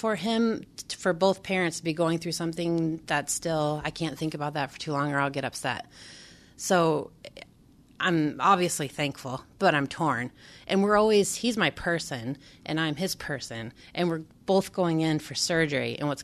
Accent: Kansas, United States; born there; I was born in Kansas 3 months after him, so no.

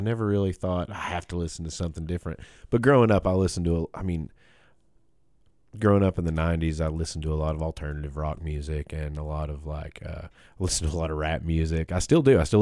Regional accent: Clinton, Tennessee, United States; also born or lived in New York; Yeah, but I grew up in Clinton, Tennessee, which is a little town about 8 miles north of Knoxville, Tennessee. And just kind of close to the Appalachian Mountains.

